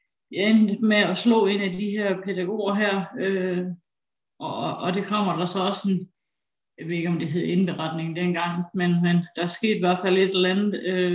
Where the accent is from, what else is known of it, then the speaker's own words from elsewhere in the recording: Aarhus, Central Denmark Region, Denmark; Jeg er 45 år. Jeg er vokset op her i Aarhus